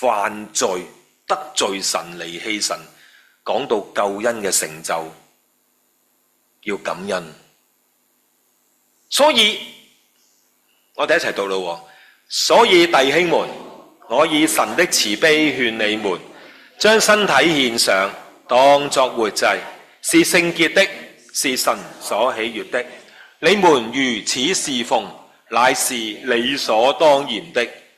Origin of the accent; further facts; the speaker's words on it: China; 即係我哋中国人有得意㗎，佢讲说话呢真係好到肉㗎。